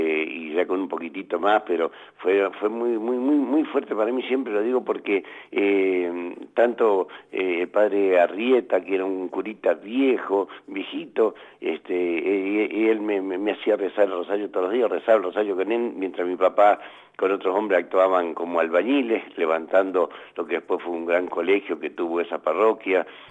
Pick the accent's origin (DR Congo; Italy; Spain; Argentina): Argentina; Lomas de Zamora, Buenos Aires Province; born there; yo nací en Lomas de Zamora.